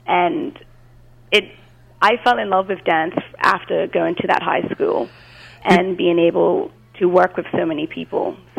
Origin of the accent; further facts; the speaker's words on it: Bermuda; So I grew up in Bermuda, which is a tiny, tiny little island in the Atlantic Ocean.